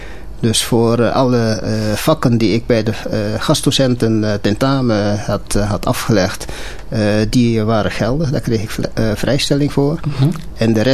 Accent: Paramaribo, Suriname; born there; Ik ben geboren in Suriname, Paramaribo.

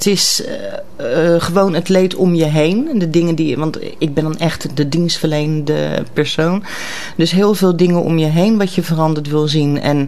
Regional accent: Rotterdam, South Holland, Netherlands; Ik ben een echte Rotterdamse. Ja, wij hebben eens een keer gekeken in de stamboom, maar dat blijft Rotterdam hoor.

